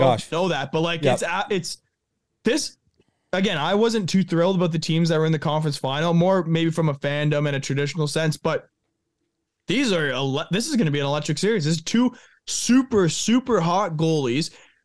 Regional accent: Thunder Bay, Ontario, Canada; Like, they're the guys that when you were playing hockey growing up in Thunder Bay, Ontario, they were dominating in the NHL.

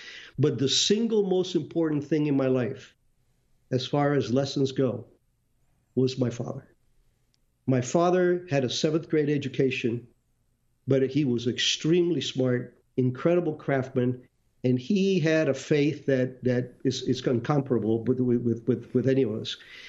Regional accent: Cuba; I was born in Cuba, 1951. I was there when the Castro revolution was going on.

